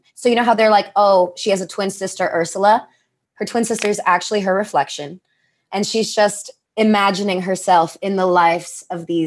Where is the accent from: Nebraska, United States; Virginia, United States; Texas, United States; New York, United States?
New York, United States; I grew up in New York too. My friends and I, especially the ones that I grew up with in New York, the ones that I've known since I was 13, 14, we're loud when we get together.